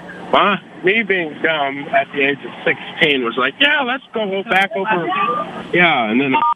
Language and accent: English; Des Moines, Iowa, United States; I'm from Des Moines also.